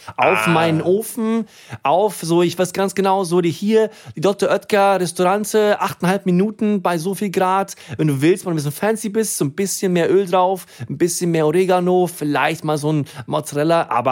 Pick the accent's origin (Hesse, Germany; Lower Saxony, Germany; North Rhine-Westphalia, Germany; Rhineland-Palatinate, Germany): Rhineland-Palatinate, Germany; Herrstein; also born or lived in Sweden; Ich bin ja in einem ganz kleinen Dorf in Rheinland-Pfalz aufgewachsen. Hier, Shoutout an Herstein, Hunsrück, 800 Einwohner